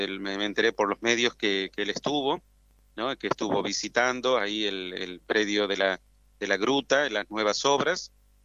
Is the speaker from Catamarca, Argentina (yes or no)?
yes; Catamarca, Argentina; nosotros que somos de aquí de Catamarca